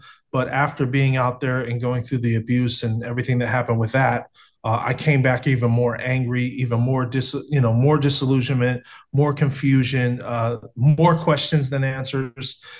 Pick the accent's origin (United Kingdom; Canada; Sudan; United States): United States; Cleveland, Ohio; when I grew up in Cleveland, you know, I was going to inner city schools.